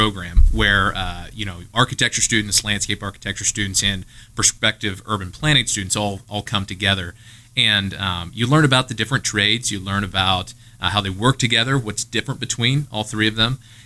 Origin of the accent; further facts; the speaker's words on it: Rushville, Indiana, United States; So really enjoyed my experience growing up in Rushville and Rush County. And I've got a lot of great influences back there.